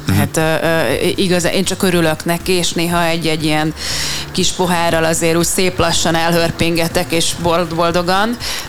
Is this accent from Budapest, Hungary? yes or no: yes; Budapest, Hungary; Egyrészt már pesti vagyok, meg tényleg szeretek itt játszani